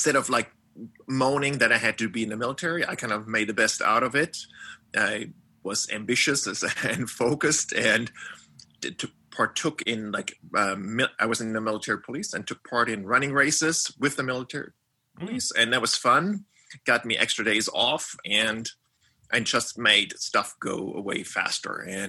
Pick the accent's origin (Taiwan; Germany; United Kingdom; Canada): Germany; moved away as an adult; now in United States; I grew up in Germany and lived there until I was 22 years old. I came over here as an exchange student in 87 and then kind of got stuck here.